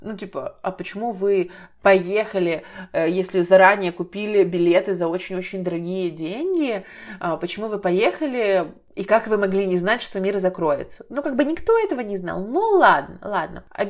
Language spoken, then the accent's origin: Russian; Belarus; я из Белоруссии